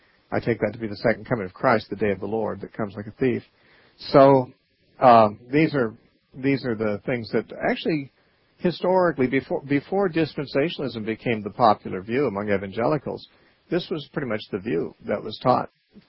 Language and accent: English; Santa Cruz, California, United States; let's talk to Scott calling from Santa Cruz, California, my hometown.